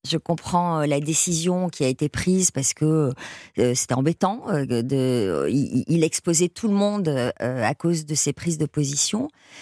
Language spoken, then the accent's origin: French; Bordeaux, Nouvelle-Aquitaine, France; Moi, patrimoine, je suis bordelaise, hein. Ouais. Bordelaise, provinciale, patrimoine.